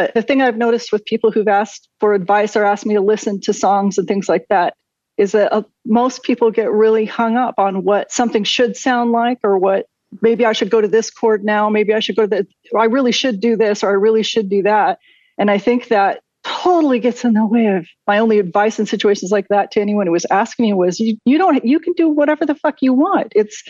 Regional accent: Oregon, United States; born or raised there

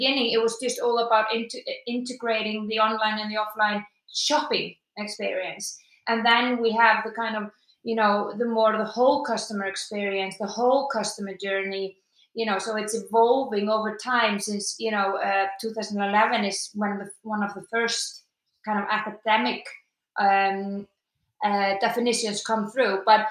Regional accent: Iceland; English is a second language; moved away as an adult; now in Leeds, United Kingdom; I am from Iceland. Been in the UK for 7 years in Leeds.

